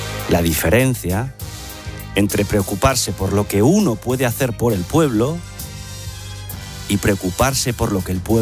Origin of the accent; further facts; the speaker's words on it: Spain; Los que nos hemos criado los 90 no terminamos de creérnoslo, y menos siendo españoles. O sea, habitantes de una soleada península ubicada en la esquina del suroeste continental.